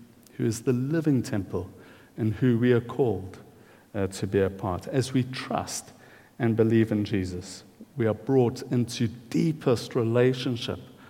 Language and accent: English; KwaZulu-Natal, South Africa; Growing up in Natal, you've got wonderful trees.